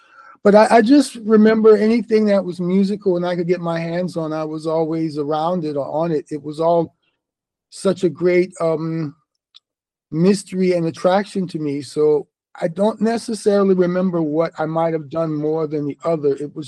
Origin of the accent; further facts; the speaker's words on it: East Orange, New Jersey, United States; also born or lived in Harlem; So, but I was born in 1962, and I was born in Harlem. By the time I was two, we were living in New Jersey, East Orange, New Jersey, to be exact.